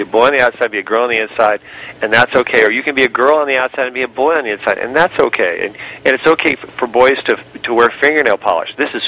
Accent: Redding, California, United States; born there; You know, I'm a native of I was born in Reading, and so

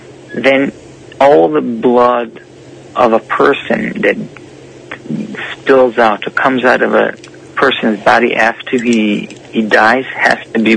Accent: United States; now in Israel; So me as an American citizen, that I was on the front line in Israel and was able to see it all

